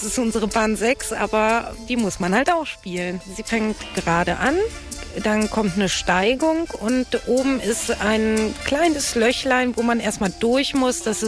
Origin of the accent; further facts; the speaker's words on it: Kiel, Schleswig-Holstein, Germany; ich komme aus Kiel und ich werde jetzt etwas hierüber erzählen.